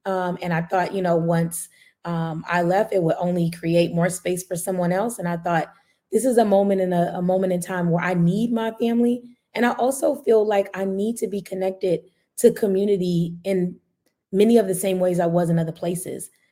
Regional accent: San Antonio, Texas, United States; born there; also born or lived in Omaha; I was born in San Antonio. I was reborn in Omaha.

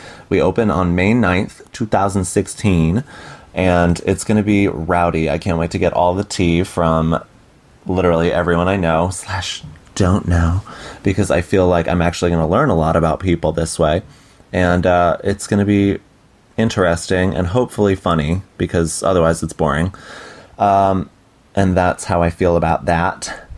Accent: Fairfield, Connecticut, United States; also born or lived in Bridgeport, United States; I am 31 years old, yes, 31 years old, and I'm from Fairfield, Connecticut. I also grew up in Bridgeport, Connecticut, which is different from Fairfield.

